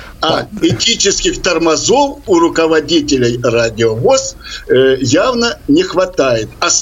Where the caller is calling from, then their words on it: Simferopol, Crimea, Ukraine; Добрый день, я из Симферополя.